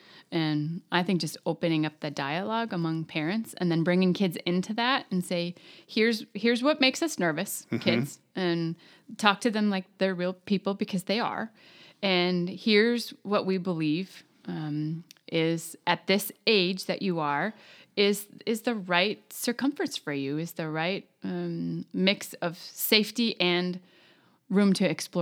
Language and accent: English; Plymouth, Minnesota, United States; I was growing up in Plymouth in a cul-de-sac where I was allowed to go out and ride my bike all day long